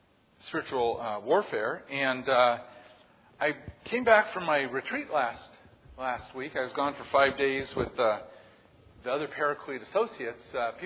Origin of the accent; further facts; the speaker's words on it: San Jose, California, United States; And I said, I'm from San Jose area.